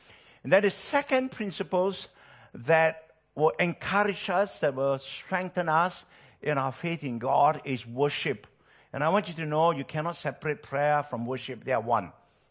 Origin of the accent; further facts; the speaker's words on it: Malaysia; even though we are from Malaysia, I can relate that we are family.